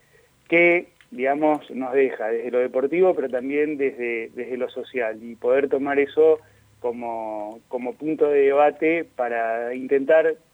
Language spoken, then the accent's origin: Spanish; Argentina; creo que es común en nosotros, como argentinos, podría decirse, el apasionarse por las cosas, por las personas